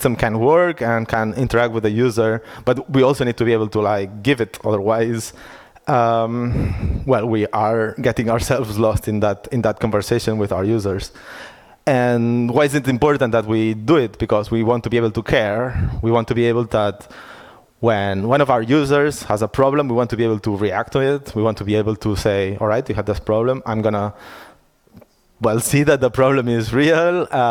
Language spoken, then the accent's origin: English; Barcelona, Catalonia, Spain; now in Berlin, Germany; I am from Barcelona, but I'm living in Berlin since a couple of years ago.